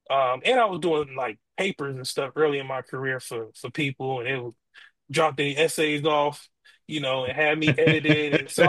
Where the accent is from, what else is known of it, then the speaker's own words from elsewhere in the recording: Detroit, Michigan, United States; I'm from Detroit.